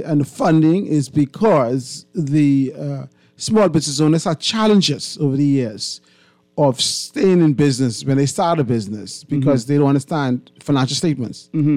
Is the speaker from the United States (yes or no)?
no; Long Island, Bahamas; Like, I'm from Long Island.